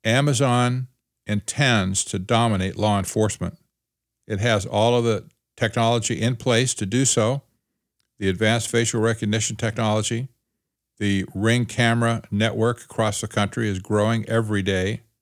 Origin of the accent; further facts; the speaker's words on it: Mesa, Arizona, United States; A man in Chandler, Arizona, which is close to my hometown of Mesa